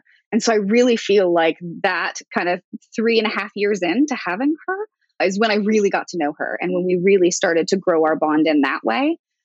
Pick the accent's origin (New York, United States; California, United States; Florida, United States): Florida, United States; Growing up in Florida maybe has some influence on this, but I was more interested in dolphins than I was in pets.